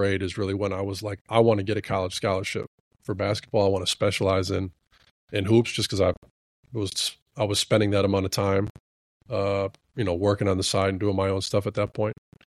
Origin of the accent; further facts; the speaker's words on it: Brown Deer, Wisconsin, United States; And I grew up in Brown Deer my whole life, and that was really where it took place.